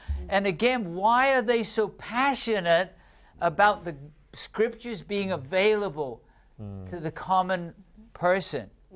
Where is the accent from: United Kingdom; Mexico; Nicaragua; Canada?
United Kingdom; England; born there; as you know, I was born in England.